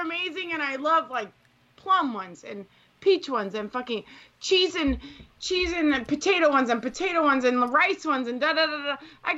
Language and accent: English; Chicago, Illinois, United States; accent: Chicago; I have to say in my very Chicago accent, mm-hmm.